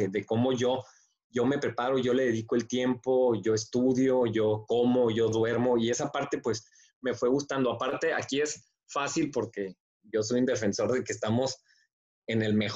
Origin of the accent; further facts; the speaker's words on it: San Diego, California, United States; born there; Yo nací en San Diego, de hecho, entonces yo puedo cruzar, ir y venir sin ningún problema.